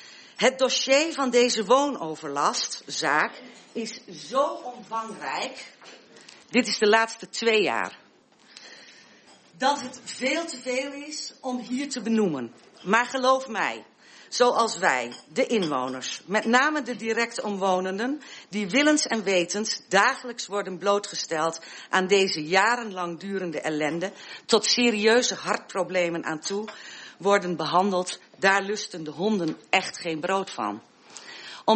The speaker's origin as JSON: {"language": "Dutch", "town": "Westerwolde", "region": "Groningen", "country": "Netherlands", "said": "Ik ben een Groninger, een Westerwolder, een oude Schanskar. Ik kom hier weg en na ongeveer 30 jaar een stukje verderop te hebben rondgekeken, ben ik sinds 2016 weer thuis in Westerwolde."}